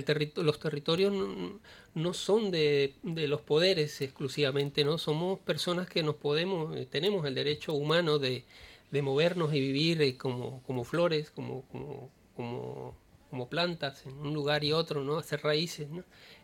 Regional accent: Venezuela; siendo yo venezolano, pues tenía que tocarla

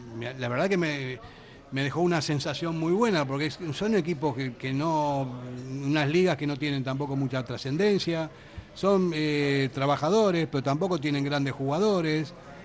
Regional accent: Argentina; parece que el único de Bilbao aquí, que soy yo, que soy argentino.

